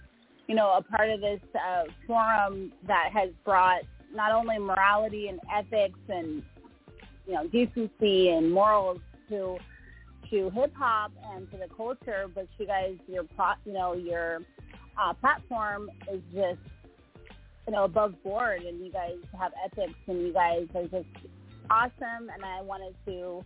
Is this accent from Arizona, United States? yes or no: yes; Phoenix, Arizona, United States; also born or lived in Southern California; I grew up in Phoenix, Arizona, and in Southern California, so I just fell in love with West Coast and East Coast hip hop.